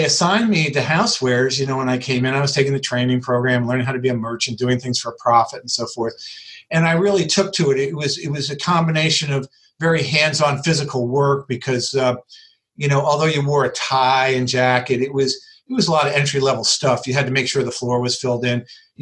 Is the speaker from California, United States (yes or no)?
no; Connecticut, United States; I was this WASP from Connecticut, right?